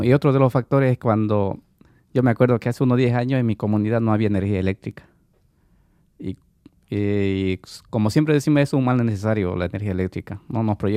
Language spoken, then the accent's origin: Spanish; Bolivia; Bueno, como le decía, yo vengo de Bolivia.